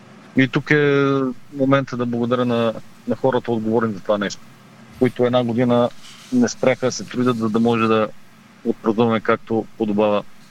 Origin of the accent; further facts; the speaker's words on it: Plovdiv Province, Bulgaria; съм израснал на Лута, на 8 годишна възраст започна да тренирам, на 5 минути съм от стадиона